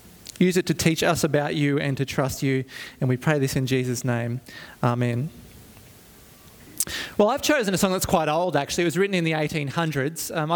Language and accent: English; Byron Bay, New South Wales, Australia; I grew up in Byron Bay, which was beautiful, and we lived right on the beach pretty much.